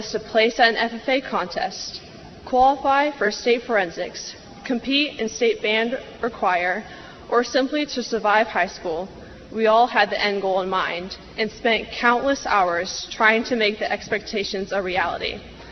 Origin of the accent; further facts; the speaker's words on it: Neodesha, Kansas, United States; especially since we're from Neodesha, where being a part of this community is extremely special.